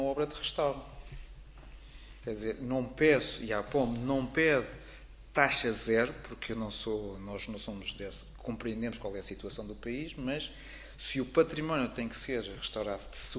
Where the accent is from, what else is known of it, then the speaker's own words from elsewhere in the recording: Vila Franca de Xira, Lisbon, Portugal; porque eu sou de Vila Franca de Xira